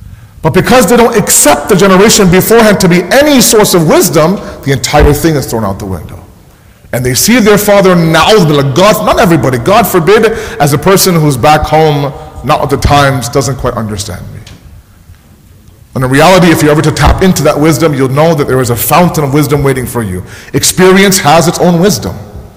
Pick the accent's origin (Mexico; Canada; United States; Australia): Canada; born there; I come from a background where my parents are your typical immigrant Pakistani family. I was born in Canada. I have an Urdu-speaking background at home.